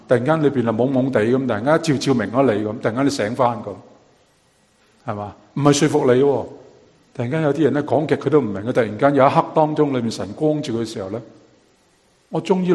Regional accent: Canada; 这个呢不是我们加拿大人说 How are you? Good!

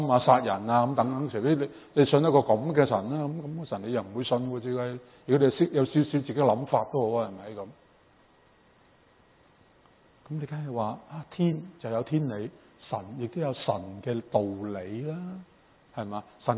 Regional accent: China; 但系譬如我哋中国人嗰个嘅文化背景咧

